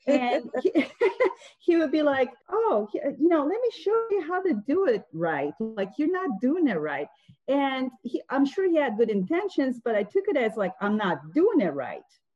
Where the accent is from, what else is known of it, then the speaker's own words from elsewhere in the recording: Istanbul, Turkey; I grew up actually in Istanbul in Europe, and they were both teachers, and they would always tell me, go to school, get a good degree.